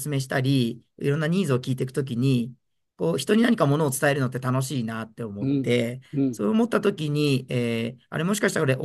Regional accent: Tokyo, Japan; also born or lived in Hokkaido; で、私は東京で生まれて、今年で40歳になりました。で、高校までは東京にいて、大学で北海道の方に行って、で、東京農大っていうところで食品関係の勉強をして、で、就職で一回東京に戻ってきて

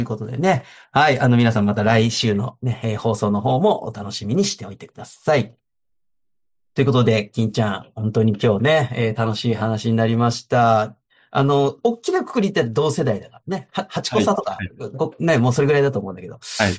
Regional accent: Ehime, Japan; 私も愛媛県出身ですので

